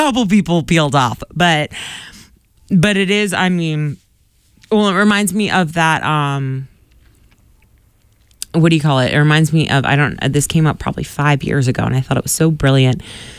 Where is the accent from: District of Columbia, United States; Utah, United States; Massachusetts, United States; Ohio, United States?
Massachusetts, United States; Boston; obviously I was from Boston.